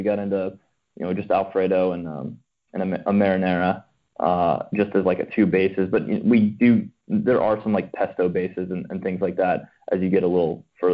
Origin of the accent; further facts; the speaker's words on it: Lexington, Kentucky, United States; also born or lived in Florida; Yeah, I'm from Lexington, Kentucky.